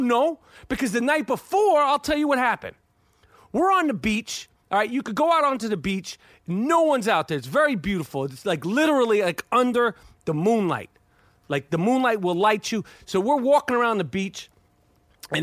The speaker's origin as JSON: {"language": "English", "region": "New York", "country": "United States", "said": "I'm from New York, okay? If I see a rat, I get nervous, okay?"}